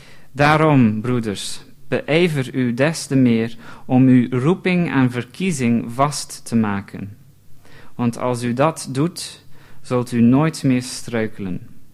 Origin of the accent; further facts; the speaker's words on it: London, United Kingdom; Dutch is a second language; now in Belgium; Dat is de straat waar ik ben opgegroeid in Londen.